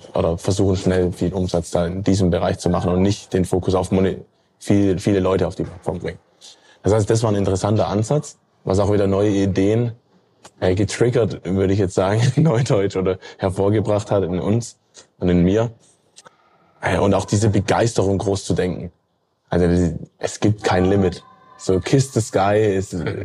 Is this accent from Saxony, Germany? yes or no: no; Rothenburg ob der Tauber, Bavaria, Germany; Ich komme ursprünglich so aus Mitte Deutschland, sagen wir mal so Richtung Stuttgart. Rothenburg ob der Tauber, wenn man es noch genauer haben will.